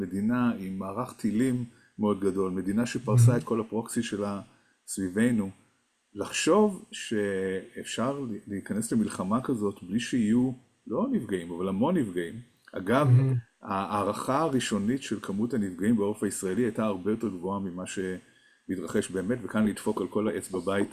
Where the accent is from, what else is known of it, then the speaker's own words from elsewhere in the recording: Tel Aviv, Tel Aviv District, Israel; אני גדלתי ברמת אביב, האזורים שנפגעו.